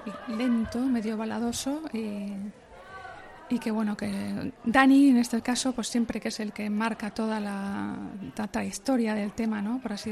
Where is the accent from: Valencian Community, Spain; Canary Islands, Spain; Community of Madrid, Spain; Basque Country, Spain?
Basque Country, Spain; Getxo; Yo nací en Getxo y estuve viviendo en Getxo unos años hasta que con 12 o así pasé a Romo, a Areta ahora